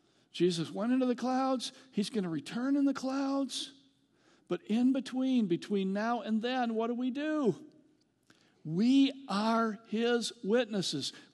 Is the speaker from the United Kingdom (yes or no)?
no; Bath, Michigan, United States; I grew up in Bath, Michigan, okay? I grew up in a podunk kind of a place, so I understand that idea.